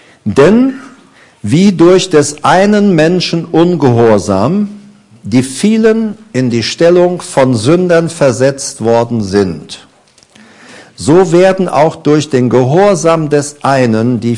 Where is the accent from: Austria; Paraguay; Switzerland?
Paraguay; ich bin es halt von zu Hause aus Paraguay her gewohnt, wo ich geboren bin.